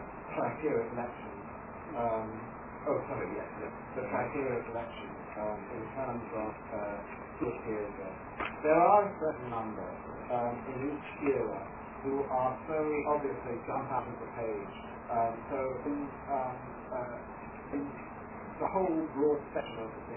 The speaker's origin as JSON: {"language": "English", "country": "South Africa", "said": "but I'm South African"}